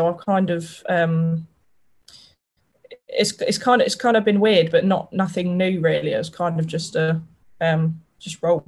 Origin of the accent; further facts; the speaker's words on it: Diss, East of England, United Kingdom; I'm from Norfolk, near a little village called Diss.